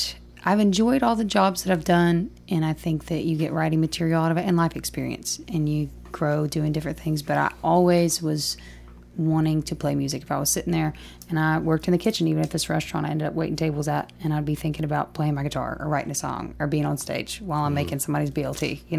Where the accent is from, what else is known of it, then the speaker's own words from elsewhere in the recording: Rosemark, Tennessee, United States; I'm from a little town called Rosemark, Tennessee. It's in northern Shelby County. It's about 30 minutes north of the actual city limits of Memphis, or like downtown Memphis. Grew up there, lived there pretty much my whole life.